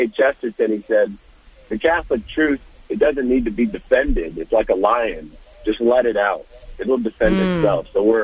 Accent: South Sudan; a story my grandfather told me growing up in South Sudan.

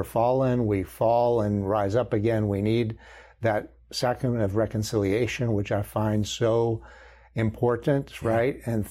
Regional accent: Virginia, United States; I come from Virginia, right? And I have a home in Williamsburg, Virginia

